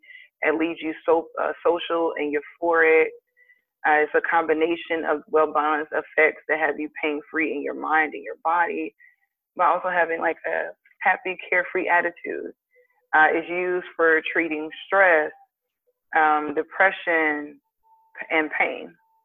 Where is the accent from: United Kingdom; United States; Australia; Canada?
United States; East Coast; now in San Diego, United States; I'm new to San Diego, I'm from the East Coast